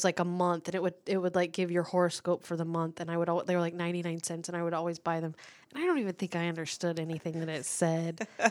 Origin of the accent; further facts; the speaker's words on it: Beech Grove, Indiana, United States; born there; I was born in St. Francis Hospital in Beech Grove, Indiana.